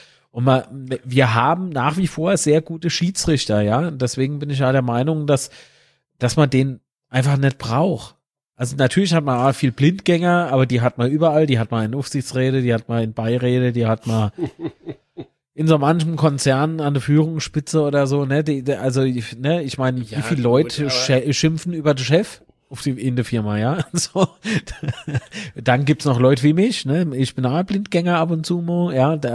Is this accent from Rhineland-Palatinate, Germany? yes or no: yes; Rhineland-Palatinate, Germany; als Pfälzer